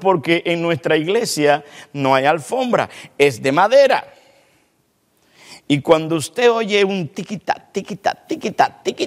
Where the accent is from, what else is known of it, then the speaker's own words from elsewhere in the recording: Dominican Republic; Y aún siendo dominicanos tenemos diferentes sazones.